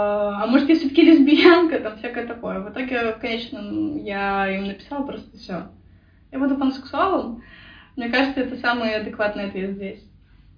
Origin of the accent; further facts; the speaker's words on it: Minsk, Belarus; now in Vilnius, Lithuania; Мне 18 лет. Я из Минска. Но на данный момент я проживаю в Вильнюсе.